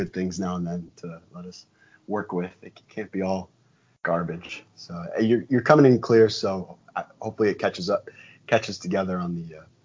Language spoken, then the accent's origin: English; Chicago, Illinois, United States; now in Florida, United States; I'm from Chicago originally, so I really enjoyed this